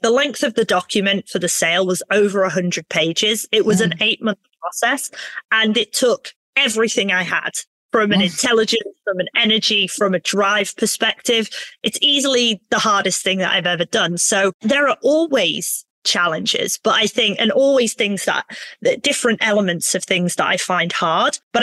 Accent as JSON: {"language": "English", "town": "Darlington", "region": "North East England", "country": "United Kingdom", "tie": "born or raised there", "said": "because I have friends in my hometown of Darlington"}